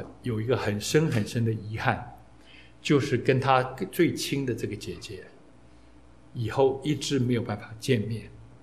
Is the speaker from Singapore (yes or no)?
no; China; 我们的美国长大的吓死了，但我们中国人一听就知道